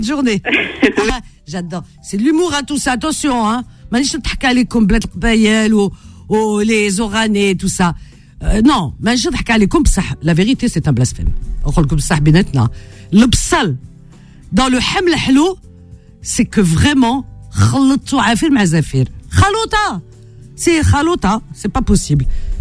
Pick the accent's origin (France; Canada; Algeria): Algeria; Cherchell, Tipaza Province; Non, Cherchel, ma chérie. Cherchel